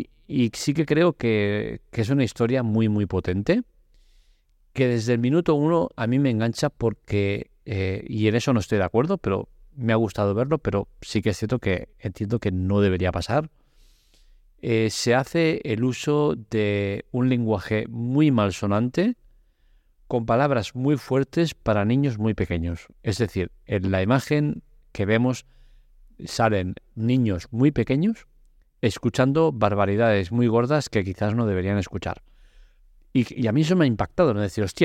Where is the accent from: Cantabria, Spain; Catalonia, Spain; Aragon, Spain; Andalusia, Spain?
Catalonia, Spain; first language Catalan; Spanish is a second language; Y yo, como catalán, me siento ofendido porque es mi lengua materna.